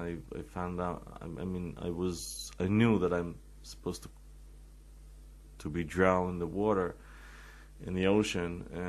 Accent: Israel; I told him that I'm from Israel, and then he started to ask me personal questions. Does it mean that you're a Jew? And I told him, it doesn't really mean that I'm a Jew, but I am a Jew.

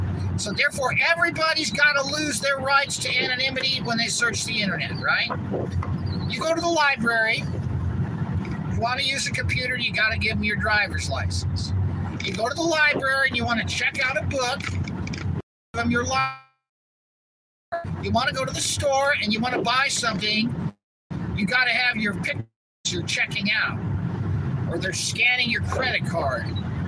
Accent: California, United States; I grew up in Orange County.

